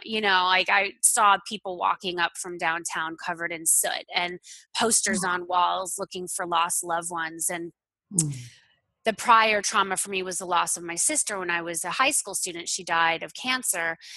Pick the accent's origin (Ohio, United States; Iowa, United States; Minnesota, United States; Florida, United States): Florida, United States; I grew up in Florida and fell in love with the path of public relations when I was in college.